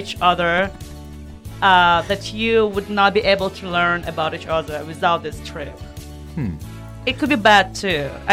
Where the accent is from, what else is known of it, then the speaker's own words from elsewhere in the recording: Belarus; Yeah, and I'm not from Russia, just for you to know. All you know, I'm from Belarus, but I speak Russian, so bribes are universal.